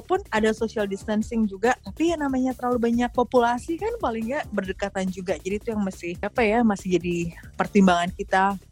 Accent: Jakarta, Indonesia; now in New York, United States; aku lahir di Jakarta, besar di Jakarta. Jadi sebelum pindah ke Amerika, ya di Jakarta aja terus.

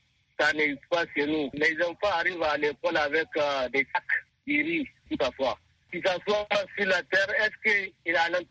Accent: Tanda, Dosso, Niger; je suis Nigérien, je vis à Tanda, je suis Tandalais, dans le département de Gaya, région de Dosso, Niger.

